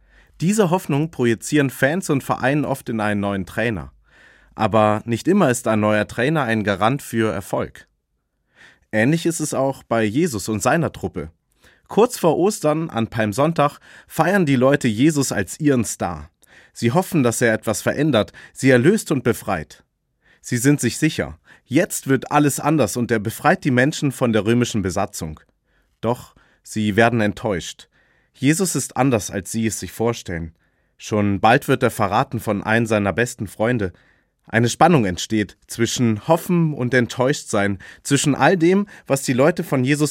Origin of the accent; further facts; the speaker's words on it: Hamburg, Germany; ich komme gebürtig aus Hamburg, da wird einem das schon in die Wiege gelegt.